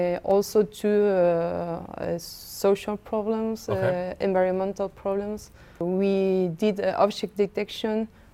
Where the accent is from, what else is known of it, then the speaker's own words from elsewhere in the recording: Argentina; English is a second language; moved away as an adult; now in Paris, France; I came from Argentina. I came here to Paris to do studies and master degree in social science adaptation to climate change.